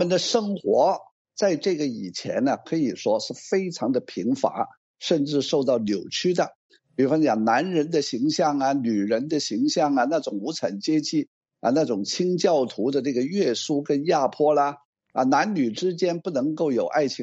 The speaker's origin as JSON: {"language": "Chinese", "country": "Hong Kong", "said": "由于这个战后出生的一代我们香港人"}